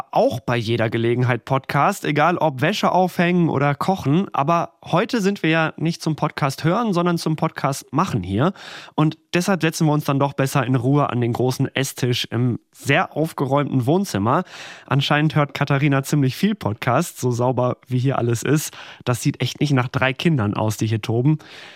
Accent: North Rhine-Westphalia, Germany; die zwei kommen aus meiner alten Heimat, aus dem Ruhrgebiet.

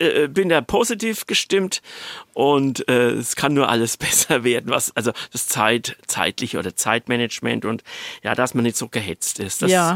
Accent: Spessart, Germany; in meiner Heimat Spessart mehr fahren werde

